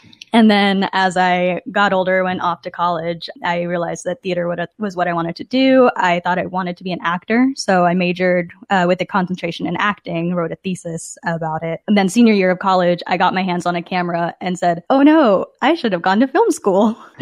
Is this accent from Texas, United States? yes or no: yes; Dallas, Texas, United States; I was coming from Dallas, Texas, where I had grown up.